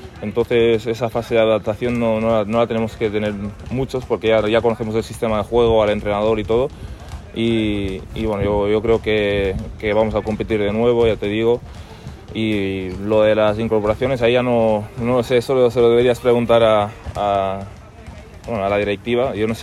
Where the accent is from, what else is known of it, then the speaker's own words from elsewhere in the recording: Spain; Yo voy con España. Voy con España porque al final soy español y quiero que gane siempre.